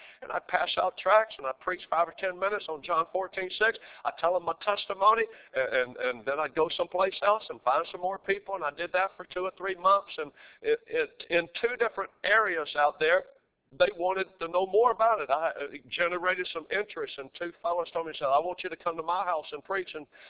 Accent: the South, United States; But anyway, what do you expect? I'm from the South, man.

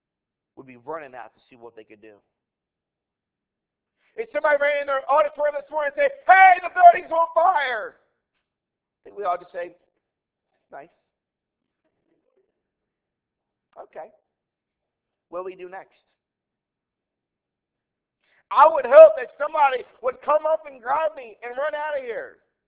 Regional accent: Baltimore, Maryland, United States; I'm from Baltimore, by the way, that's why I keep talking about Baltimore.

